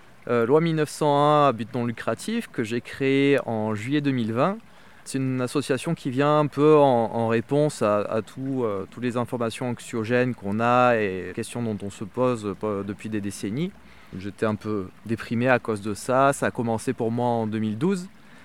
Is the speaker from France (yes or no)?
yes; Saint-Maximin, France; born there; Et de retour à Saint-Maximin, ma ville natale